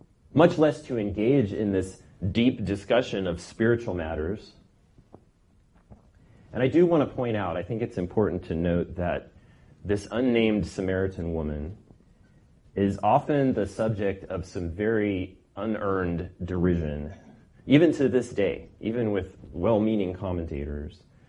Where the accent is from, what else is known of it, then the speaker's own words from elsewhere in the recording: Poway, California, United States; Poway is where I grew up. So I'm working in my hometown